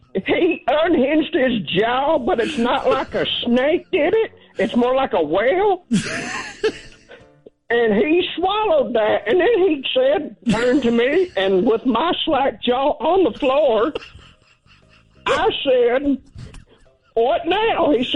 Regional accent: Texas, United States; Because, you know, I'm from North Texas.

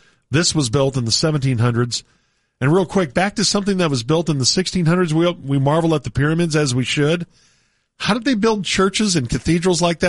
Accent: Texas, United States; And I said, oh, America, where? We're from Texas.

